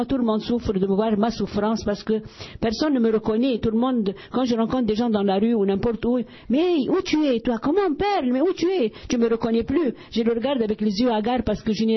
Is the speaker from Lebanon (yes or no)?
yes; Lebanon; moved away; je suis immigrante, je viens du Liban, je suis libanaise.